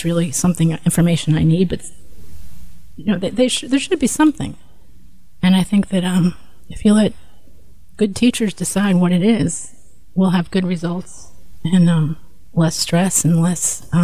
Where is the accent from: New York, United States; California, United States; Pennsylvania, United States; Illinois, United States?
New York, United States; I think I grew up in New York a million trillion years ago